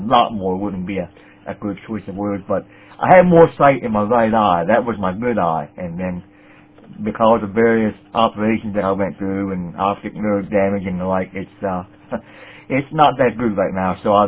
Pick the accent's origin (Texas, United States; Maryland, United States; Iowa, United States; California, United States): Maryland, United States; Easton; born there; I was born in 1953, and I was born in Easton, Maryland, if you're going to be technical about it, because that's where the hospital was, and is. I live in Denton, Maryland.